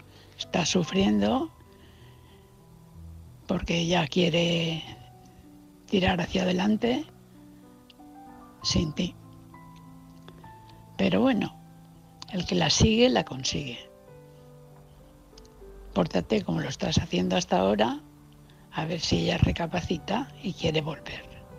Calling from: Valencia, Valencian Community, Spain; de Valencia.

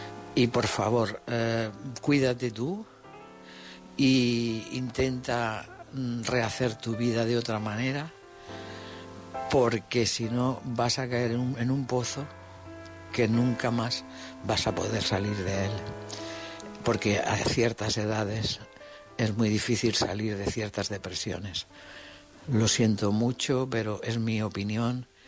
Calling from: Almería, Andalusia, Spain; de Almería.

